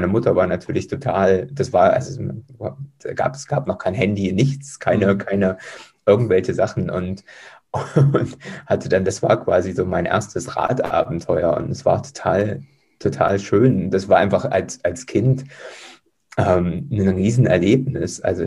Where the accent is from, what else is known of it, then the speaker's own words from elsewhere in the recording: Heilbad Heiligenstadt, Thuringia, Germany; die Friedensfahrt ging vorbei an Heiligenstadt, wo ich aufgewachsen bin.